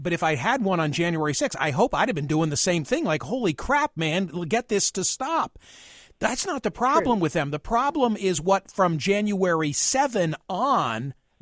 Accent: Pennsylvania, United States; especially in the federal courts in my home state of Pennsylvania

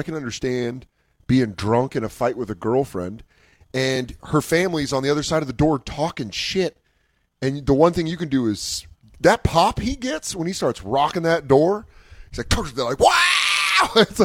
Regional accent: Oakland, California, United States; I grew up in Oakland in the 60s.

